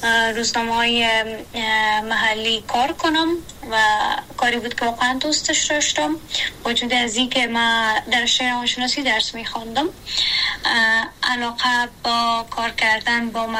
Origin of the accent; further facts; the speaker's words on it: Kabul, Afghanistan; also born or lived in Badakhshan; ما در بدخشان به دنیا آمدیم ولی بقیه هم در کابل سفری شده، چون به نظر به دلایل که وجود داشت خانواده مجبور شدن به کابل کوچ کنن و ما هم بقیه عمرم در کابل سپری شدم